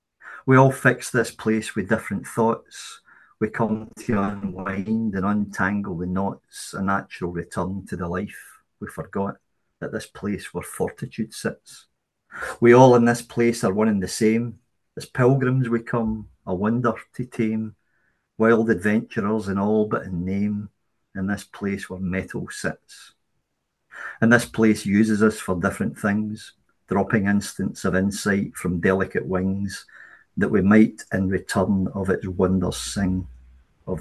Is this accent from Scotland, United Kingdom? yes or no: yes; Glasgow, Scotland, United Kingdom; now in Howwood, United Kingdom; I'm from Glasgow originally, and I moved to Howwood because I like the countryside, the outdoors, and it seemed like the right place to move.